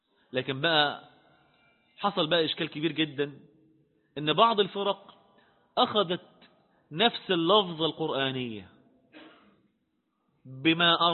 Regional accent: Egypt

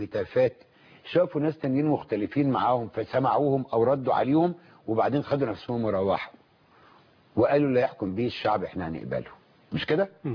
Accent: Egypt; أنا فرح كمصري

